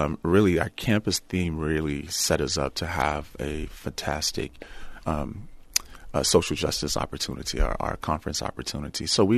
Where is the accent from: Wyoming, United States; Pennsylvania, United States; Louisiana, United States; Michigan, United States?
Louisiana, United States; having seen them growing up in Southwest Louisiana